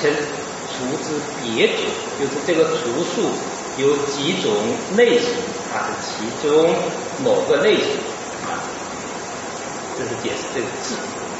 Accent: China; 从中说明我们中国人具有大乘的根基

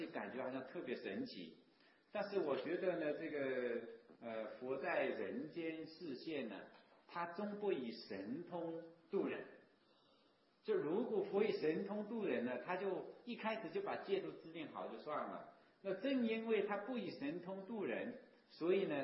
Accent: China

